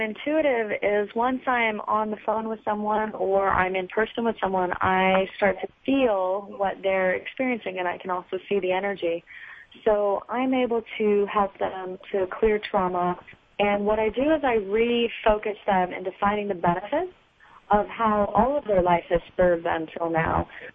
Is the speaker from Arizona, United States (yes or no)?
yes; Arizona, United States; I grew up in Arizona, and I have my Bachelor of Arts degree in psychology